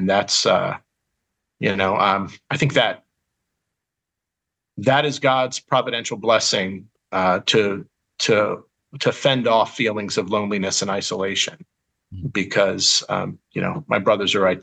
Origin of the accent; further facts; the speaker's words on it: Philadelphia, Pennsylvania, United States; also born or lived in Hawaii / Seattle; now in West Palm Beach, United States; I serve in West Palm Beach, Florida. I'm not from here. I'm from Philadelphia. I've lived, as you guys know, pastored in Hawaii before here, and then Pennsylvania before that, Seattle before that.